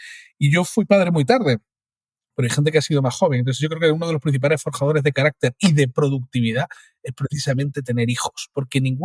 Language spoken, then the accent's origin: Spanish; Cádiz, Andalusia, Spain; soy de Cádiz, ¿no?